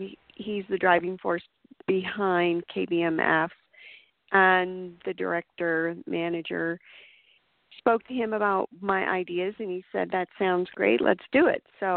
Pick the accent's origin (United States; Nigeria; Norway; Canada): United States; Butte, Montana; also born or lived in California; I grew up here in Butte, Montana, went to California, went to college, went to dental school on the East Coast in Baltimore, came back to California